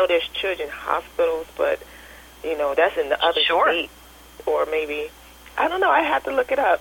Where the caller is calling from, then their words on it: North Carolina, United States; from North Carolina.